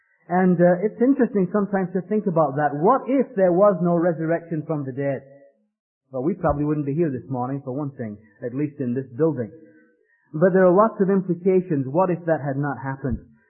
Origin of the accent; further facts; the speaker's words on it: Leeds, Yorkshire and the Humber, United Kingdom; accent: mongrel accent; moved away as an adult; also born or lived in Ireland; now in United States; I'm actually from Leeds in the north of England, and have worked in Ireland as a missionary for 8 years, and I have an Irish wife. So you might say that my accent is a mongrel accent, a little bit of this and a little bit